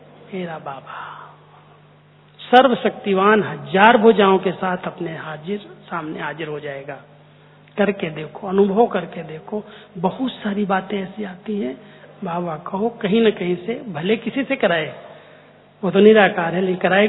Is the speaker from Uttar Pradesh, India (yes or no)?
yes; Uttar Pradesh, India; तो मैंने कहा कि भैया ऐसा है कि हम तो यूपी से आए हैं और राम के भगत हैं